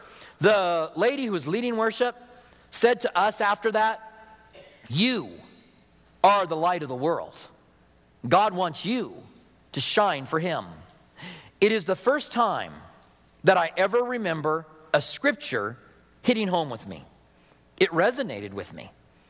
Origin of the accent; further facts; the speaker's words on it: Clinton, Iowa, United States; I was born in Clinton, Iowa. The house that we lived in was 100 yards from the Mississippi River.